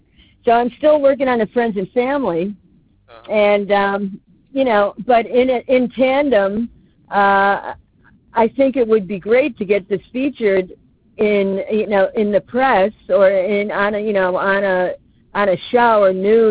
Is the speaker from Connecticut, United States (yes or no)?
yes; Connecticut, United States; also born or lived in Los Angeles; And I was in LA for many years, since 2019. And so I decided to come back to my home state of Connecticut